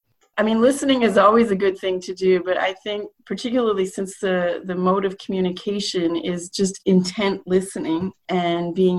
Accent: Canada; as a Canadian citizen, person who, as a patient, as a potential patient, as a potential caregiver, and as a businesswoman, have concerns

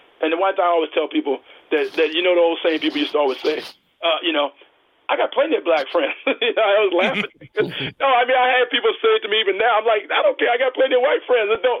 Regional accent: United States; I'm not speaking only as a black man. I'm speaking as an American. I'm a veteran, disabled, all that.

